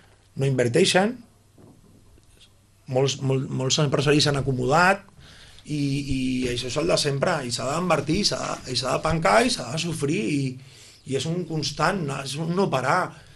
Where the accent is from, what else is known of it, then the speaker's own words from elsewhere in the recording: Sitges, Catalonia, Spain; Jo vaig néixer a Sitges i jo me'n recordo i tinc gravada imatges molt boniques de quan era petit